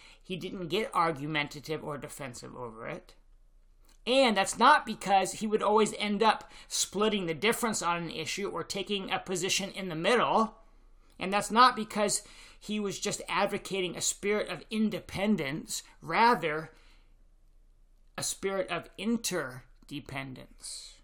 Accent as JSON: {"language": "English", "region": "North Carolina", "country": "United States", "tie": "born or raised there", "said": "Because I grew up in North Carolina as a huge Tar Heel basketball fan"}